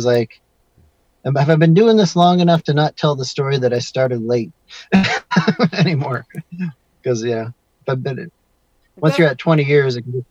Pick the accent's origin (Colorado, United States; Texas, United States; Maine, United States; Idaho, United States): Maine, United States; moved away as an adult; also born or lived in Canada; now in San Francisco, United States; I've been out here for a long time, but I'm from the East Coast. I grew up in Maine, and right on the ocean up there by Canada and Maine. And I was born in Canada, but I just lived there for a little bit.